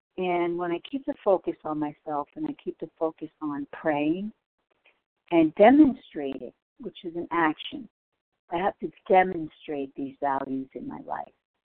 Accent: New York, United States; I'm from New York, recovered compulsive eater.

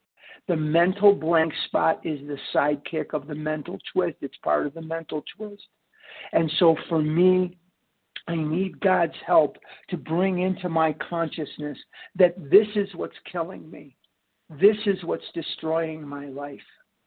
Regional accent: Scottsdale, Arizona, United States; I'm from Scottsdale. I live in Scottsdale, Arizona. I'm currently in Arlington Heights, Illinois.

